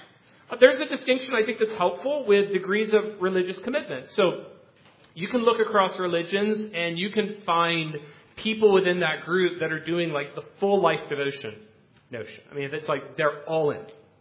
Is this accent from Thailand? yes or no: yes; Thailand; I grew up Buddhist, and so that's okay. I'm from Thailand, so I'm Buddhist.